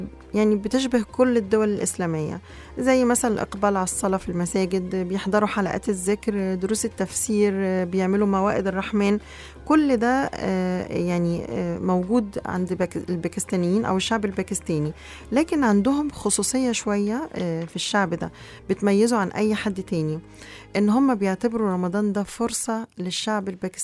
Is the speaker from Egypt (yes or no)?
yes; Egypt; إحنا كان زمان عندنا في مصر الموضوع ده